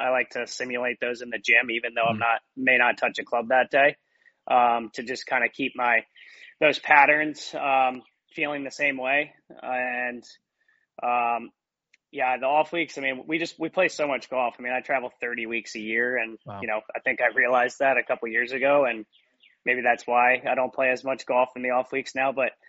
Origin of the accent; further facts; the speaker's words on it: Maryland, United States; bunch of guys I grew up with at the club that we grew up at in Maryland.